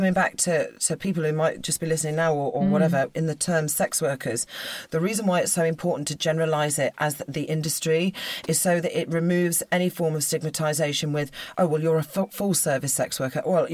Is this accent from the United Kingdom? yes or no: yes; Exeter, South West England, United Kingdom; I was from Exeter. I had a nightclub there that I wanted a little nest egg for the kids.